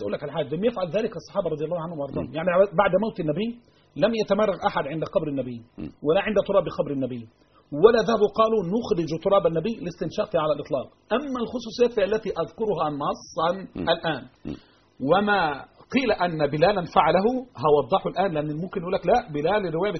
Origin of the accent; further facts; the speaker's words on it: Egypt; إن إحنا شعب مصري بالذات شعب طيب جدا